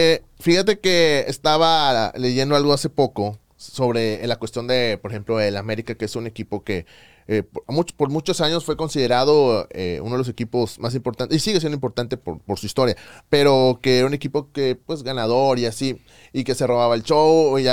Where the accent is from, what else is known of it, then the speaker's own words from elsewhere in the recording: Guadalupe, Nuevo León, Mexico; Yo soy originario de Guadalupe, Nuevo León. Uh-huh. Yo vivía muy cerca de, bueno, vivía en la Azteca, ahí en Guadalupe.